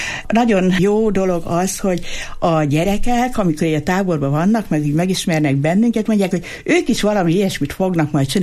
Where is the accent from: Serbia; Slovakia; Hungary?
Hungary; Eger, Heves; Egriek vagyunk